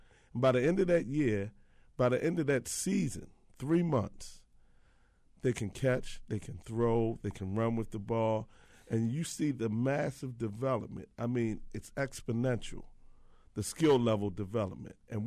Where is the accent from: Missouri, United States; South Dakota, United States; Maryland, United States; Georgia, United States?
Maryland, United States; Baltimore; I grew up in Edmondson Village, and Edmondson High School has probably historically been one of the hotbeds of lacrosse in the African-American community.